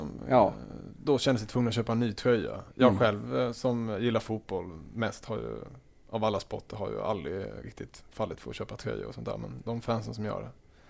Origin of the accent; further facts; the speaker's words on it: Småland, Sweden; för att jag är från Småland, så här.